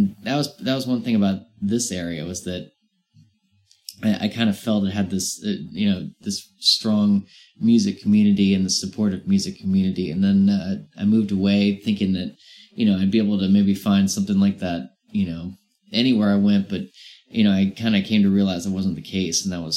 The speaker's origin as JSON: {"language": "English", "region": "Virginia", "country": "United States", "also_born_or_lived": "Brighton, United Kingdom", "said": "No, I'm from Virginia."}